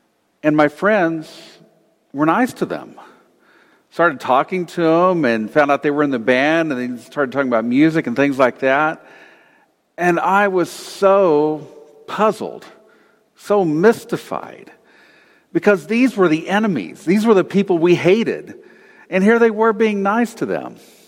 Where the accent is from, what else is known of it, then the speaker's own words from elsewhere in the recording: Texas, United States; also born or lived in California; And I come from Texas, of course, there's Texans and everybody else. But then at one point, I moved from Texas to California.